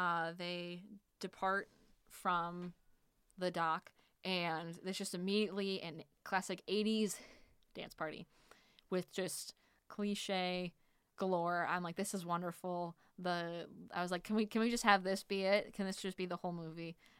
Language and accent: English; Wisconsin, United States; now in California, United States; I'm from Wisconsin. There's not really pools. We have lakes, but like we didn't go very often.